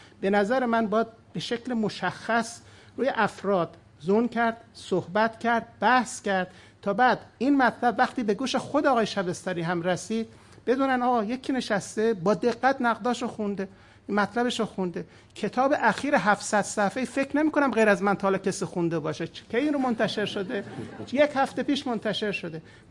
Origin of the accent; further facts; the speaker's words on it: Iran; moved away; یادم هست وقتی که من از ایران به اینجا آمدم